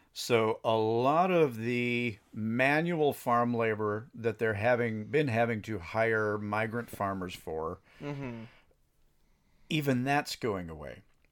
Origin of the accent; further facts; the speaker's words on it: Northern Plains, United States; I mean, even in just my time growing up in the Northern Plains, I saw a lot of family farms sell out to other farmers.